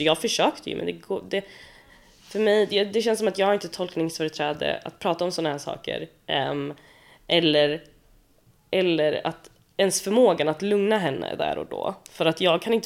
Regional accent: Sweden; born there; jag är ju född i Sverige. Bara för att mina föräldrar inte pratade svenska när de kom hit. Så till exempel när de hämtade mig, min mamma kunde prata spanska.

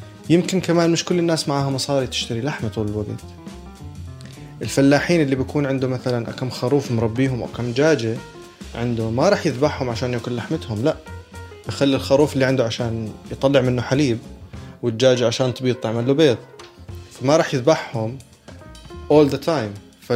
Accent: Jordan; يعني هو من الخليل وأنا من الأردن

